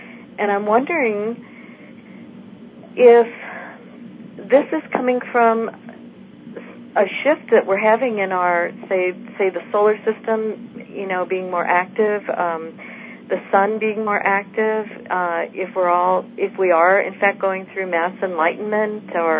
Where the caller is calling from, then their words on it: Mariposa, California, United States; I'm calling from Mariposa, California.